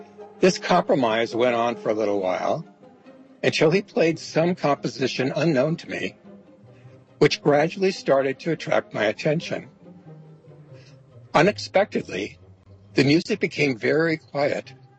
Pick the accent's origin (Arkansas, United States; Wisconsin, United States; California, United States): California, United States; Davis; from Davis, California, and this is my classical story.